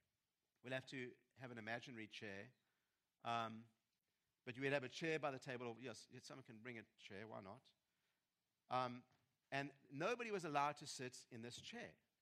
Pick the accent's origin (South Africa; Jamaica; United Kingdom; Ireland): South Africa; I was raised in South Africa